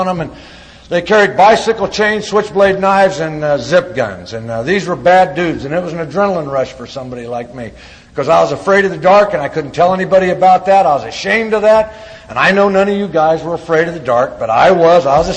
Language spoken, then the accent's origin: English; Illinois, United States; that's the way it was for me growing up in Illinois.